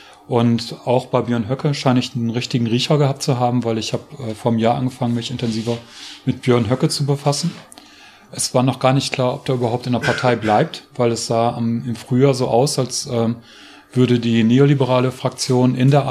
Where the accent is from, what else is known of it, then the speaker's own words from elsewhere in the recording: Münster, North Rhine-Westphalia, Germany; ich bin aus Münster, mache jetzt gerade eine Vortragsreise durch Thüringen.